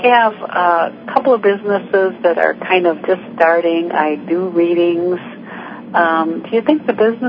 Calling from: Michigan, United States; I'm calling from Michigan.

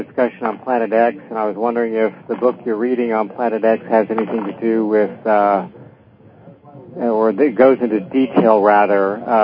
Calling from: Daytona Beach, Florida, United States; Calling from Daytona Beach, Florida.

